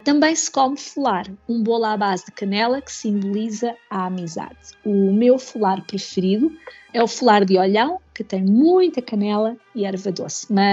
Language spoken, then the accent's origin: Portuguese; Algarve, Portugal; Na minha terra comia-se muito, eu sou do Algarve, como todos já sabem, comia-se muito pão caseiro com banha.